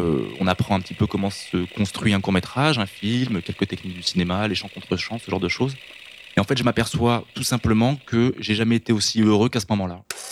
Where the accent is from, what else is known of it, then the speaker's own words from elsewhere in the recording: Montpellier, Occitanie, France; born there; j'ai 24 ans. Je suis né à Montpellier le 22 août 1996.